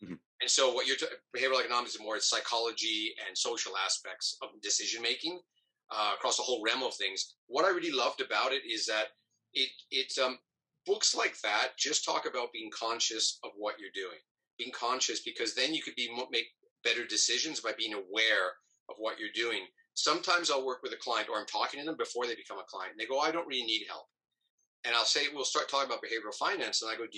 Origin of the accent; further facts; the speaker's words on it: New York, United States; even though I grew up in New York, I root for the Mets.